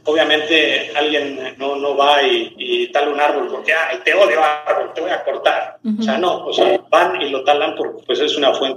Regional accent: Comitán, Chiapas, Mexico; La carretera que hay del aeropuerto de Chiapas a Comitán, que es mi pueblo, son como 3 horas, ¿no?

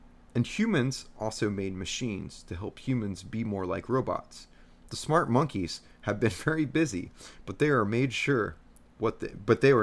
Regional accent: Ohio, United States; I'm from Southwest Ohio, sorry.

